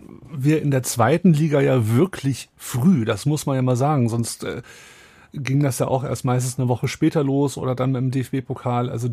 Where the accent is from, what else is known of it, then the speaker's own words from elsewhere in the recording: Wolfsburg, Lower Saxony, Germany; Ich bin in Wolfsburg geboren, in Wolfsburg aufgewachsen.